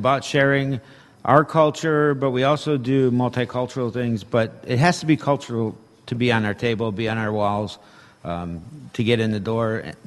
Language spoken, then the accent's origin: English; Lac Courte Oreilles Reservation, Wisconsin, United States; Mine is, I am Ojibwe from the Lac-Coudre Reservation in northern Wisconsin, and also Polish.